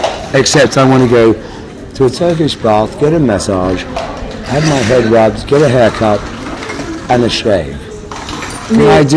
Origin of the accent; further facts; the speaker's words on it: Kenya; I'm an African who's a bit whiter than most, and I'm not from the south, I'm from the east.